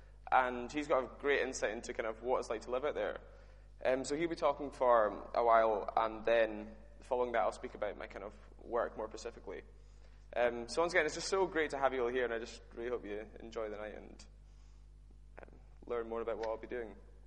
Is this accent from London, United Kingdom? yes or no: no; Skye, Scotland, United Kingdom; Originally, I started my nursing course. I moved from Skye, and in my third year of uni, I looked into Christ.